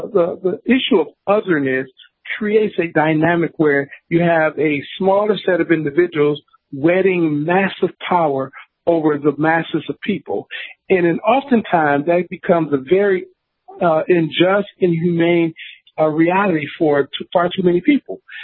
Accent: Detroit, Michigan, United States; You know, for me, I grew up in Detroit, Michigan

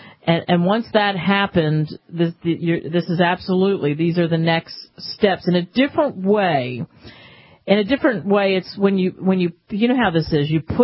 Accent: New Jersey, United States; I went to Ohio University, and I grew up in New Jersey, so you have the room and board, you have driving back and forth.

